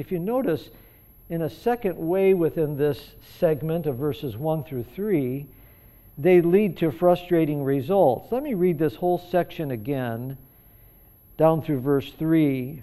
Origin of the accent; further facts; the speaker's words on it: Chicago, Illinois, United States; When I was a boy growing up in Chicago, I can still remember this in my mind, of just playing war as a little boy.